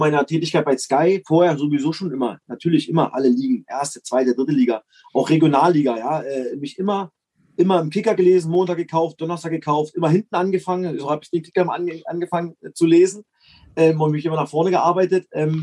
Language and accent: German; East Germany, Germany; Klar, für mich als Ossi freut mich natürlich